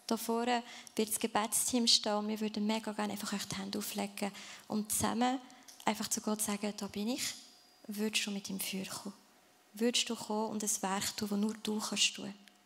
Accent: Freiburg, Baden-Württemberg, Germany; also born or lived in England; now in Lucerne, Switzerland; ich lebe schon seit jetzt was, 9 Jahren in Luzern, also vermisse ich Freiburg, wo ich aufgewachsen bin. Nein, das ist es nicht. Vermisse ich England, wo ich mal als Kind gelebt habe, auch nicht.

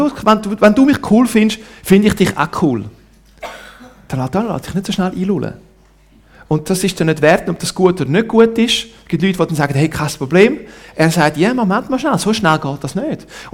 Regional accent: Ticino, Switzerland; Und klar, wenn man mich hört reden, sagt, du bist ein Zürcher. Aber ich bin ein Tessiner und sage dann, hey, du kannst schon zu Zürich sagen, was du willst, ich bin Tessiner, häng's, oder?

